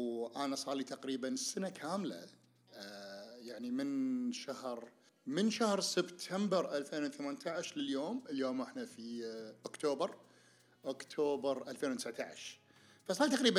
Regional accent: Kuwait; بس كوني أنا كويتي اللي ناس قاعد يروجوا له بالكويت

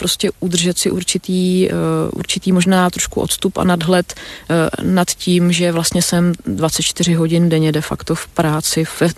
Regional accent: Nymburk, Central Bohemian Region, Czechia; Honza je můj spolužák, který se přestěhoval do mého rodného města Nymburka

